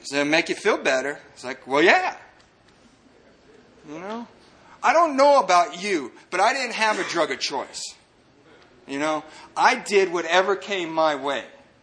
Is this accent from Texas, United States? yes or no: yes; El Paso, Texas, United States; I grew up here in El Paso. I grew up in a military family.